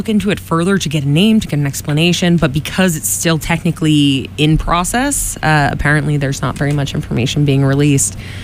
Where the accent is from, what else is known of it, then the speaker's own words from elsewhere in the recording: Quincy, Massachusetts, United States; Well, I grew up in Quincy going to South Shore Plaza, to get my prom shoes.